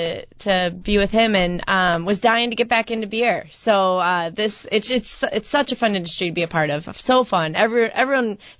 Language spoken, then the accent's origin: English; Aurora, Illinois, United States; So I'm from Aurora, just out west here. So came home actually for this job with Lagunitas.